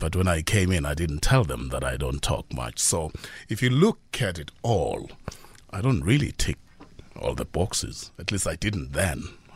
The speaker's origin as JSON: {"language": "English", "country": "Eswatini", "also_born_or_lived": "Piet Retief, South Africa", "said": "So, I come from Swaziland. But just before I was born, as was the case with all my siblings, my mother would go to Pietretief, which is just across"}